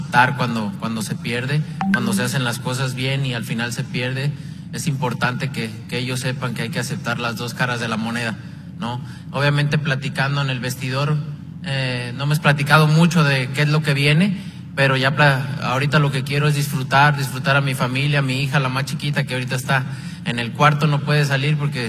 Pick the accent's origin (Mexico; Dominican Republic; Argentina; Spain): Mexico; Como mexicano me siento muy orgulloso de lo que he logrado, de hasta donde he llegado para representar a mi país.